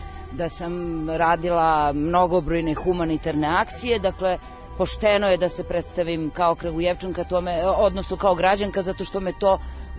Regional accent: Šumadija and Western Serbia, Serbia; Kada odrastate u tom naselju i provodite najlepši deo detinjstva u Šumaricama, vi imate onda jednu privilegiju koju druga deca nemaju.

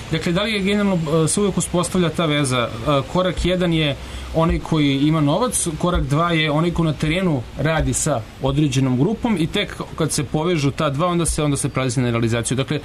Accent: Belgrade, Serbia; ja prvi kao Beograđanin

